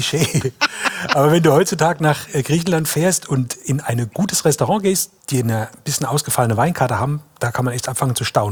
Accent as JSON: {"language": "German", "region": "Electoral Palatinate (Kurpfalz)", "country": "Germany", "tie": "born there", "lives_now": "Palatinate, Germany", "said": "also ich bin geborener Kurpfälzer, wohnhafter Pfälzer."}